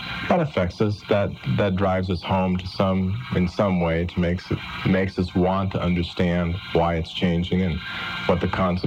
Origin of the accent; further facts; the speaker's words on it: Merced, California, United States; every morning I could get up and see the Sierra Nevada, see Yosemite from where I grew up in Merced